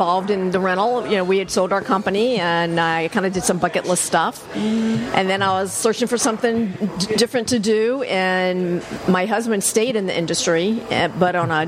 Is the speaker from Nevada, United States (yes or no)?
no; New Orleans, Louisiana, United States; I've always cooked a lot because I'm from New Orleans, Louisiana, right. And talk about a foodie city.